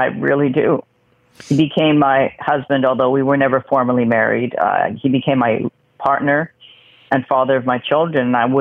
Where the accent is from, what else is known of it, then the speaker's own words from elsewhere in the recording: Vancouver, British Columbia, Canada; I grew up in Vancouver in the 70s, and I wanted to be white because there was no message telling me that me as a Korean Canadian girl that I was powerful or attractive.